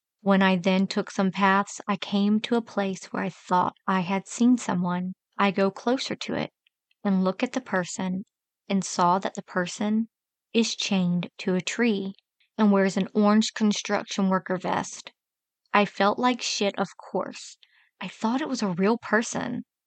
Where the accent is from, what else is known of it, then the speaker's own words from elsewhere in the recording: Athens, Georgia, United States; I grew up in Athens, Georgia.